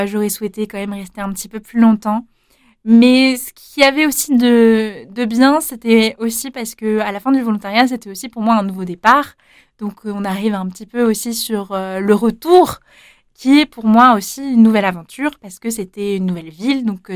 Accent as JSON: {"language": "French", "country": "France", "lives_now": "Belgium", "said": "Je suis française. Bon, c'est juste à côté la Belgique. Mais il y avait quand même ce côté où c'est quand même un nouveau pays."}